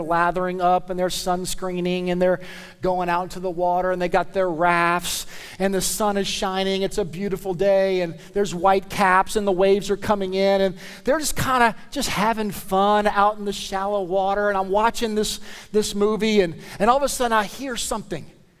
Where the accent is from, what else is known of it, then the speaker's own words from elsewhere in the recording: New Orleans, Louisiana, United States; I'm from South Louisiana. You can forgive me for that. I was outside, raised outside of New Orleans. I got a lot of Cajun friends on the bayou.